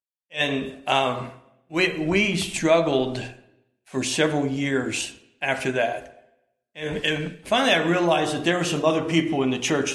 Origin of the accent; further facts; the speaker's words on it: Ohio, United States; I'm from Southern Ohio, so I could be anything.